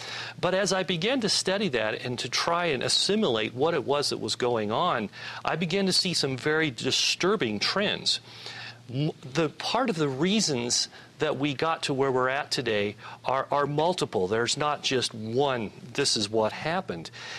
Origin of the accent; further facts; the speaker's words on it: Nebraska, United States; Well, Amy, I grew up in Nebraska, and I came from a very conservative background, an evangelical background.